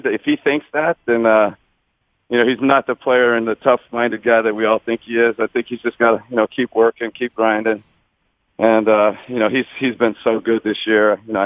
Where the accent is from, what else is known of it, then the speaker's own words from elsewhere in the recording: Arizona, United States; So growing up in Arizona, I'm a big Wildcat fan.